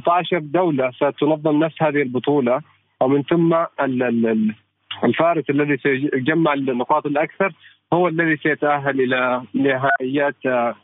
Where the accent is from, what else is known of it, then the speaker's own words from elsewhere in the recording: Oman; هذا ما شيء غريب علينا نحن كعمانيين